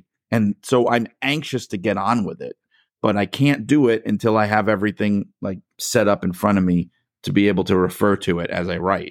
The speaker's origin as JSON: {"language": "English", "town": "New York City", "region": "New York", "country": "United States", "tie": "born or raised there", "said": "And growing up in New York City, it's just like in the air, wrestling fans"}